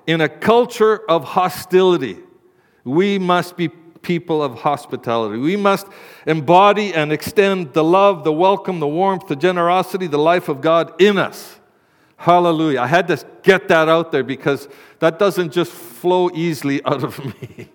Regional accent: Canada; I'm a Canadian like the rest of us.

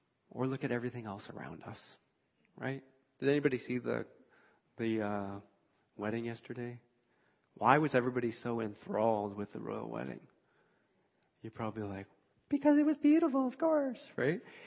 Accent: Vancouver, British Columbia, Canada; Because I grew up in Vancouver.

